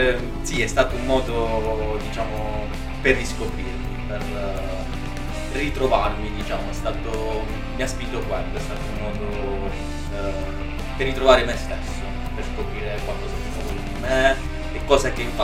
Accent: Bari, Apulia, Italy; vengo da Bari, ho 30 anni, sono un commerciante e attualmente anche studente di Centro Park Academy.

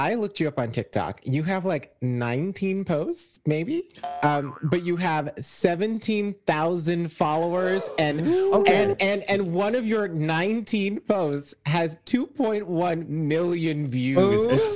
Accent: New York, United States; Being part of like New York is just like all over Drag Race, and I love it because I'm from New York and I love all those drag queens.

